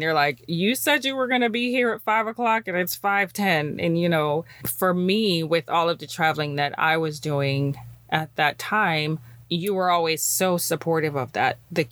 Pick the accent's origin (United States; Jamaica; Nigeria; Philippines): Jamaica; as a Jamaican woman, as a Black woman, and my beautiful baby girl